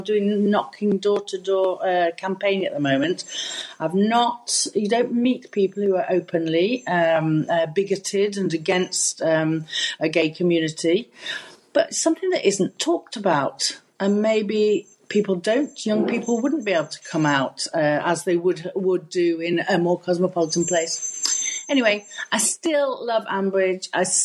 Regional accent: England, United Kingdom; now in France; I'm a caller innerer from the old days. I'm also an English expat, but I'm not going to talk about Brexit

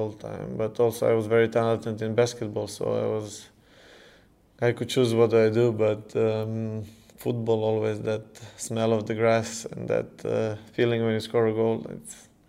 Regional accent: Serbia; English is a second language; moved away as an adult; now in Norway; I came out from Serbia when I was 22 and a half, and I came to first division in Norway

